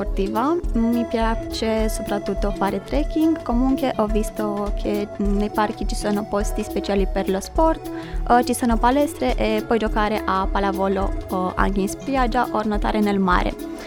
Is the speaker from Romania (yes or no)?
yes; Romania; now in Cagliari, Italy; Vengo dalla Romania.